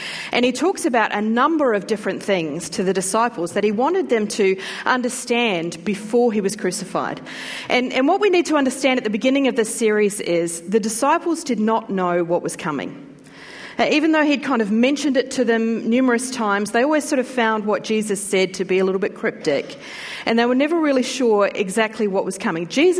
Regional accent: New Zealand; accent: Kiwi; Do you know, when I listen to Kiwis speak, my accent comes back. So I'm very sorry. Here's my apologies at the beginning that I might start to sound a little bit Kiwi

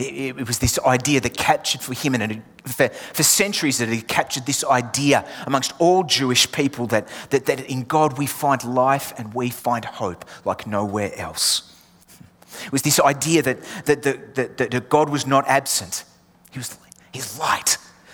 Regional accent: England, United Kingdom; accent: Australian; I have an Australian accent, but my upbringing, I was born in England, and my upbringing was particularly English.

